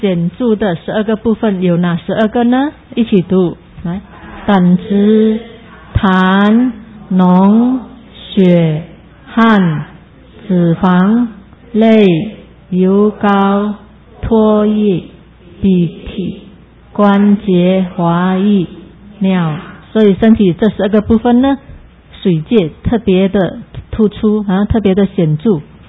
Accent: China; 所以我们中国人呢喜欢吃热啊，是很有智慧的啊。

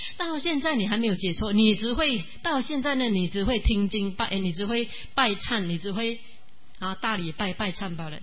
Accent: Malaysia; 因为他知道我们是马来西亚的人，马来西亚来的人嘛

